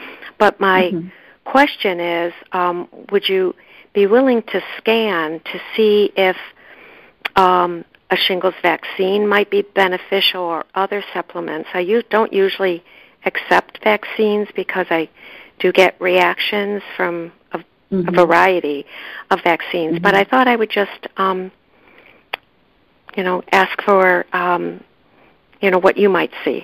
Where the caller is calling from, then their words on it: Chicago, Illinois, United States; I'm calling from Chicago.